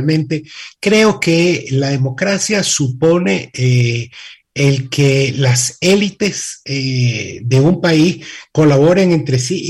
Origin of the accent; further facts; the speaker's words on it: Venezuela; somos venezolanos y somos demócratas sobre todo